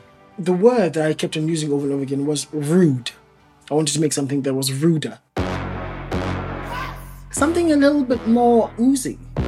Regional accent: South Africa; I mean, especially as a South African, my entire existence has been politicized.

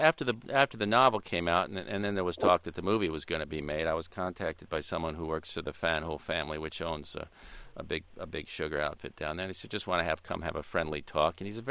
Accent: Fort Lauderdale, Florida, United States; Well, I'm also from Fort Lauderdale, and I also spent a lot of time in the Keys, and I still have a place in Isla Mirada.

